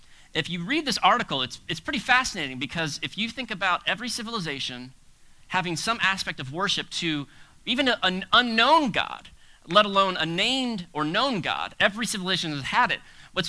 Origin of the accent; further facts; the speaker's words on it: Florida, United States; now in South Carolina, United States; And I grew up in South Florida in public school.